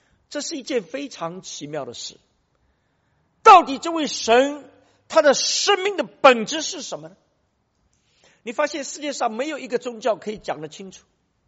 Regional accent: China; 那这我们中国人常常也搞不清楚

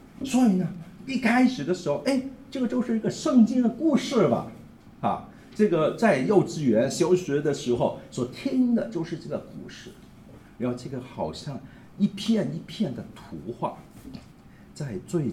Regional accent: Hong Kong; 我们在香港出生，在香港长大

